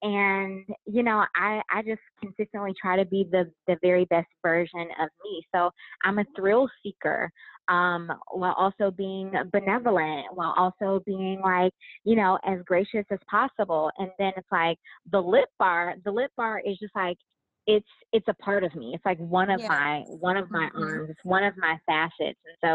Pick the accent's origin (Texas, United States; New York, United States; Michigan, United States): Michigan, United States; Detroit; So like, I'm from Detroit, and Detroit is kind of like, Detroit used to be like that elitist community.